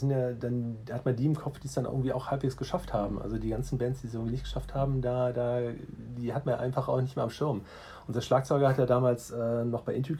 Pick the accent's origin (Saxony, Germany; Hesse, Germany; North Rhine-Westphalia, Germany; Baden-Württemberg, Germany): North Rhine-Westphalia, Germany; Wuppertal; also ich komme aus Wuppertal